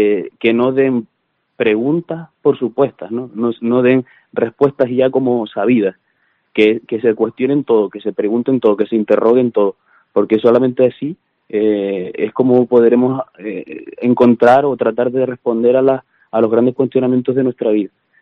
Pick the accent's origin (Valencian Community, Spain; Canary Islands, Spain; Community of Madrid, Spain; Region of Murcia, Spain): Canary Islands, Spain; Los Realejos; tengo 23 años, soy natural de Los Realejos, del pueblo de Los Realejos, así que soy paisano de Don Francisco